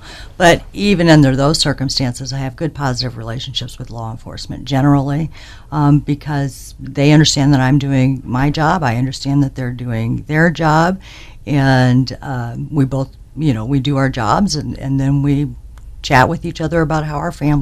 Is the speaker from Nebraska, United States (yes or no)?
yes; Omaha, Nebraska, United States; now in Fremont, United States; I grew up in Omaha and then moved to Fremont in 1987.